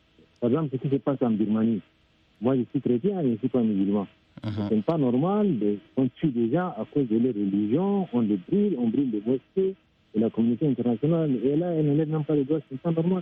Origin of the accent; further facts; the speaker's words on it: Chad; Moi, je suis un Tchadien, et Tchad, nous sommes musulmans et chrétiens à la fois.